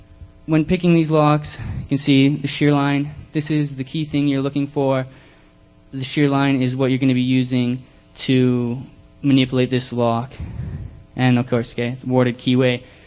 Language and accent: English; Canada; I'm Canadian, so I'm not sure how lots of stuff goes in the United States